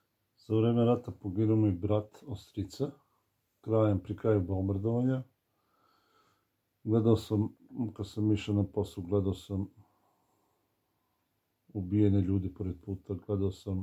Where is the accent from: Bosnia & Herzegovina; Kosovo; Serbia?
Kosovo; born there; Rođen sam na Kosovu 1973. godine. U mestu kojem sada živim, tu sam i odrastao, išao u školu i završio srednju školu, bio u vojsku.